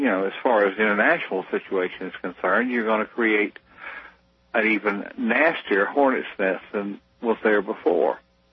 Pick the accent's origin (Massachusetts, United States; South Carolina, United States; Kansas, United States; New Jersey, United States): South Carolina, United States; You know, I grew up in South Carolina.